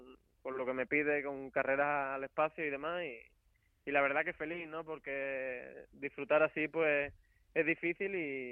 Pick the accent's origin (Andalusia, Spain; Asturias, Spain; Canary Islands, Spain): Andalusia, Spain; Utrera; por mi estilo de fútbol y demás, y ser de mi pueblo